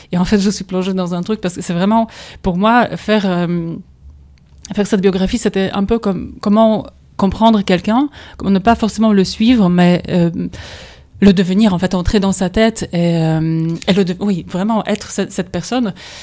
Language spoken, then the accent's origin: French; Poland; Moi, par exemple, je suis polonaise